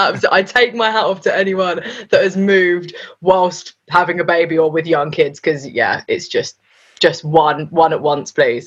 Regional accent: Southgate, London, United Kingdom; So yeah, North London, I grew up in Southgate, Enfield, Winchmore Hill.

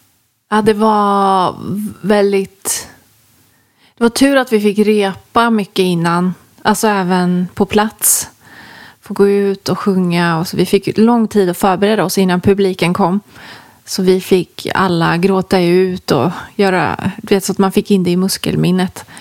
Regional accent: Gothenburg, Västra Götaland County, Sweden; Alltså där jag växte upp. Så jag brukar oftast när jag är i Göteborg promenera runt där med mina barndomsvänner.

